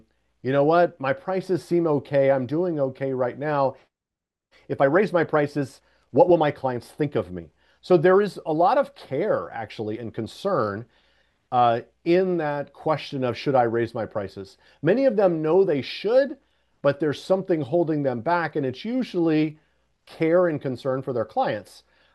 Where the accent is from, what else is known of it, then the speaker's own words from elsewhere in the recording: Houston, Texas, United States; because I'm from Houston, Texas